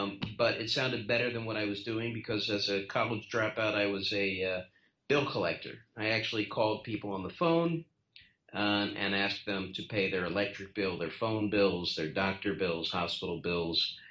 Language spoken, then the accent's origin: English; Atlantic City, New Jersey, United States; I grew up in Atlantic City in that area, and there was a place called Steel Pier.